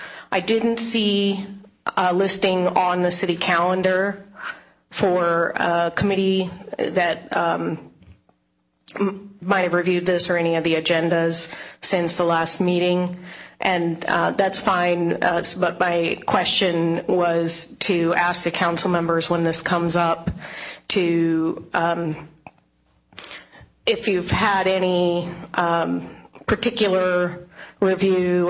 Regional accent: Black Diamond, Washington, United States; born or raised there; now in Bellevue, United States

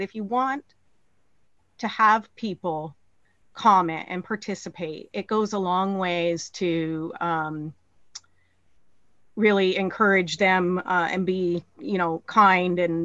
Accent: Black Diamond, Washington, United States; now in Bellevue, United States; I am a resident of Bellevue and I grew up in Black Diamond.

